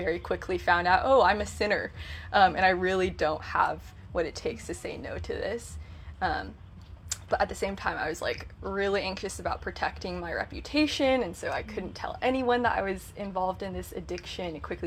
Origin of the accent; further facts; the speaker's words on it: Arcadia, United States; living with my family, living in my hometown in Arcadia.